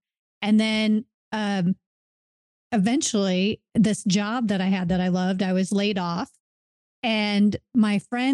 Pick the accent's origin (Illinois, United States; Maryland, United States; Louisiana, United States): Illinois, United States; Chicago; now in Las Vegas, United States; I grew up in the Chicago area. Uh-huh. But at the time that I went to college, I went to University of Nevada, Las Vegas, and I stayed there.